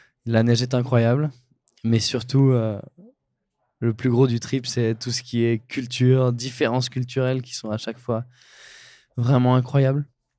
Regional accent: Tallard, Provence-Alpes-Côte d'Azur, France; now in Annecy, France; j'ai grandi dans les Hautes-Alpes, à Tallard, à côté de Gap, mais mon camp de base désormais, il est à Annecy, vraiment au cœur de la vieille ville d'Annecy, niché sous les toits.

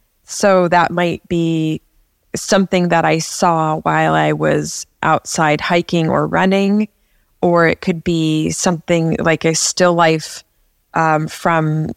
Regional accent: California, United States; I was born in Southern California, although I moved to Northern California as a young person

